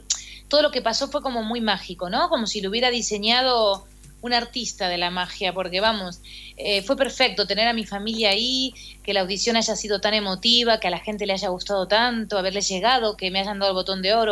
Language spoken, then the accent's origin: Spanish; Argentina; moved away as an adult; also born or lived in New York, United States; now in Spain; yo cuando me fui de Argentina en el 2001, en realidad me fui a Nueva York, porque mi sueño... Sí, mi ida de Argentina no fue en contra de Argentina ni porque Argentina me haya echado